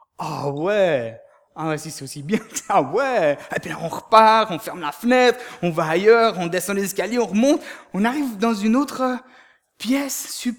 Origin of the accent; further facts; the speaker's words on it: Geneva, Switzerland; quand je dis aux gens que j'ai grandi à Genève